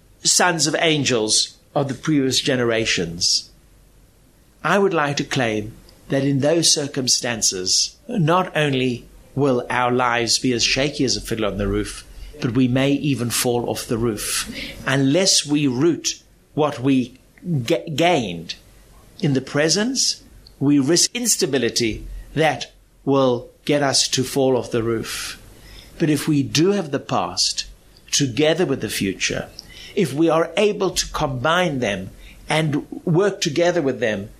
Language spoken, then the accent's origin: English; South Africa; I come from South Africa, and like similar communities, a lot of people are traditional, maybe a little less so nowadays, which means going to an Orthodox shul, but not being strictly observant